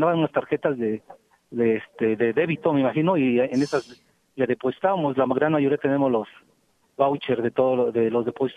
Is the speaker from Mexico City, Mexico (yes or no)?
yes; Mexico City, Mexico; Yo soy de aquí, de la Ciudad de México.